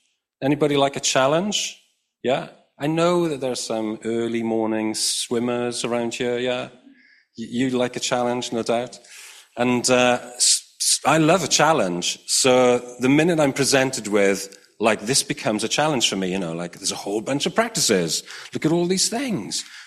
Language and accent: English; Hirwaun, Wales, United Kingdom; born there; accent: Welsh; I'm still very proudly Welsh. I was born in Hirwaun, which is just up the road. If you're really from Hirwaun, you don't call it Hirwaun. Of course, it's Irwin, which is terrible.